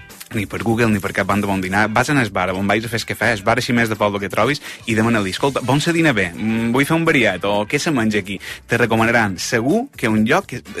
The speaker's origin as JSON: {"language": "Catalan", "town": "Sineu", "region": "Balearic Islands", "country": "Spain", "said": "Sí, jo sóc de Sineu, correcte, un poble d'Esplà, just en el centre de Mallorca"}